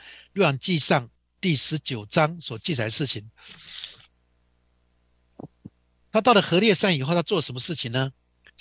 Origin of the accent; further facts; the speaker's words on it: China; 这有点像我们 我们中国人这个跟师傅学技术哈